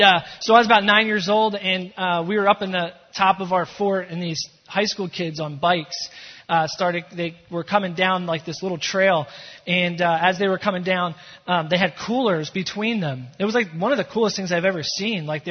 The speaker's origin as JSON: {"language": "English", "town": "Philadelphia", "region": "Pennsylvania", "country": "United States", "tie": "born or raised there", "said": "So my friends and I, we grew up in Philadelphia, you know."}